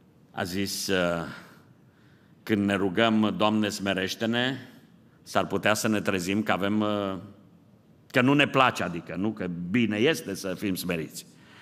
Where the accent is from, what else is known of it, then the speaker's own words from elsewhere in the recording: Transylvania, Romania; eu sunt ardelean.